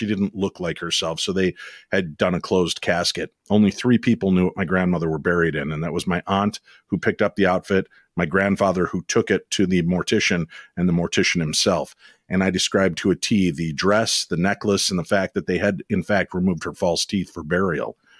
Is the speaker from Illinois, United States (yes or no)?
yes; Medina, Illinois, United States; I grew up in Medina, Illinois, couldn't be any more white bread town in any city in the world. But I grew up there, and we had a very haunted little ranch style house.